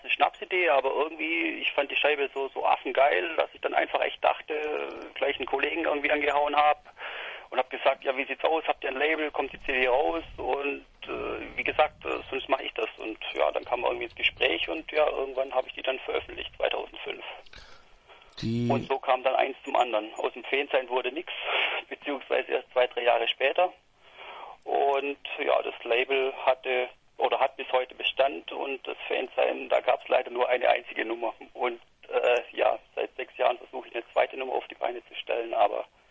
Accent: Stuttgart, Baden-Württemberg, Germany; Aus Stuttgart.

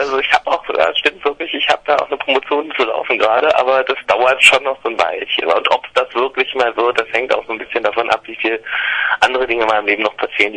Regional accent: Berlin, Germany; Ich komme aus Berlin, ich komme aus West-Berlin sogar. Das muss ich mal betonen. Davon gibt es nur noch ganz wenige hier. Ich komme aus Berlin, ich lebe in Berlin und ja, war auch noch nie woanders.

